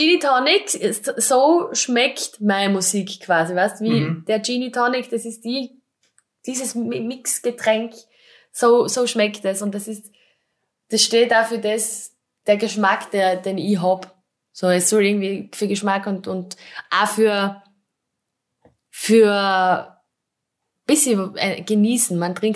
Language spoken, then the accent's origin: German; Styria, Austria; accent: Styrian; Naja, ich rede trotzdem Steirisch. Ich muss sagen, ich bewahre mir mein Steirisch extra.